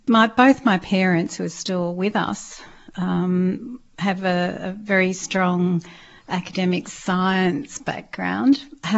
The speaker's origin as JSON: {"language": "English", "town": "Melbourne", "region": "Victoria", "country": "Australia", "tie": "born or raised there", "said": "I grew up predominantly in Melbourne, in the city, but spent many weekends and holidays on the Mornington Peninsula"}